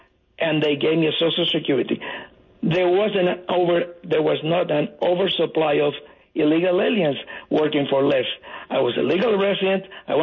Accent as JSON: {"language": "English", "country": "Cuba", "moved": "yes", "said": "I came from Cuba legally in 1960"}